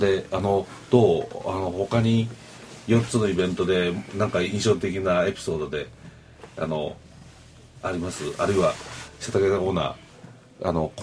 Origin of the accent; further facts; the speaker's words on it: Kyoto, Japan; 私の実家っていいます母上京区に住んでるんですけど、木造2階建てで40年ぐらい経った古い家ですけど一人暮らしなんですよ。